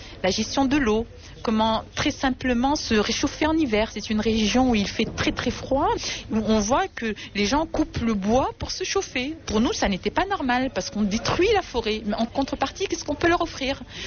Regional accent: Morocco; j'avais toujours ce décalage par rapport à ce qui se passait chez moi au Maroc.

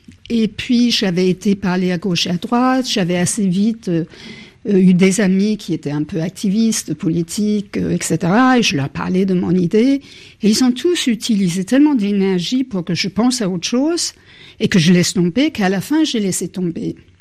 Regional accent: Denmark; now in France; depuis que je suis arrivée en France. Il y a 25-30 ans, je venais du Danemark

